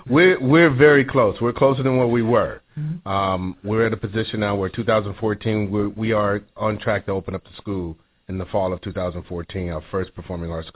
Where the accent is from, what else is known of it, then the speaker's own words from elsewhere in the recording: Los Angeles, California, United States; I remember growing up in South Central LA. It's like, I didn't know where to go to get this type of an education.